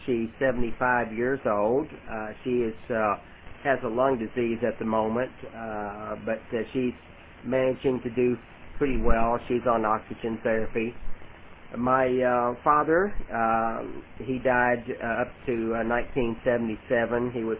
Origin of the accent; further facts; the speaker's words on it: Bowling Green, Kentucky, United States; born there; I was born in Bowling Green, Kentucky, which is about 120 miles southwest of, actually 120 miles which is from Louisville, Kentucky